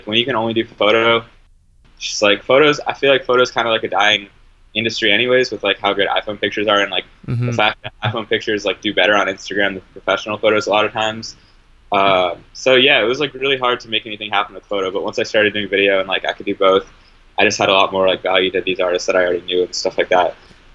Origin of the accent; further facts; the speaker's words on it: Boston, Massachusetts, United States; Yeah, I'm from Boston. So I was just like shooting shows like that. And then I moved out